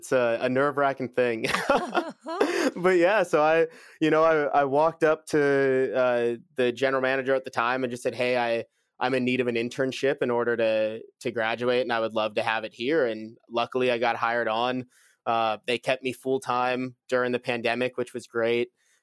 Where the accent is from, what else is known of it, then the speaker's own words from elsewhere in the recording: Stockton, California, United States; I was born and raised in Stockton. My family's from this town as well. My dad moved out from New York and met my mom, who also grew up here.